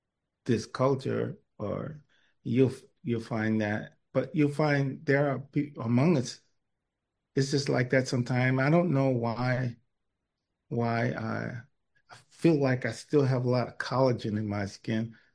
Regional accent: Cleveland, Ohio, United States; You know, I grew up in Cleveland, and fighting was a part of what you had to do.

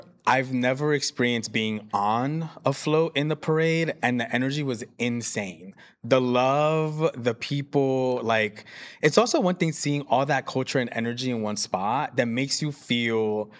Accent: Brooklyn, New York, United States; now in Jersey City, United States; I'm born and raised in Bushwick, Brooklyn. But I've lived here for 12 years.

